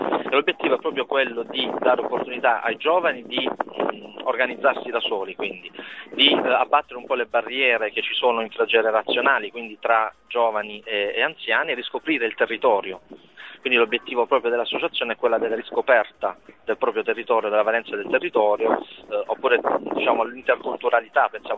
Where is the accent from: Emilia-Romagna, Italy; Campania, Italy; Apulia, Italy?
Apulia, Italy; Taranto; Sì, vengo da Taranto.